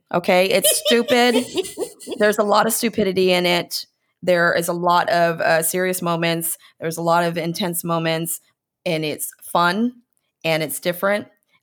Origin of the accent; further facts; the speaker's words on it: United States; Everybody can hear me. I'm American. Of course they can hear me.